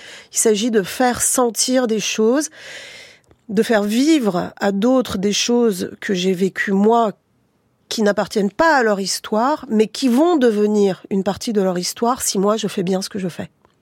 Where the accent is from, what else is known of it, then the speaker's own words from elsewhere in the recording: Paris, Île-de-France, France; de Français de... Comme on dit, voilà, je le redis, de deuxième génération. Tu viens d'où ? Bon, bah, je viens d'un certain quartier de Paris.